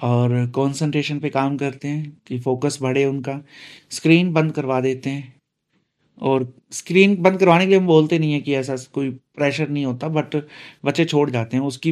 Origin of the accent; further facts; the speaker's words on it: Sirsa, Haryana, India; मैं छोटे शहर से बिलोंग करता हूँ, सिरसा से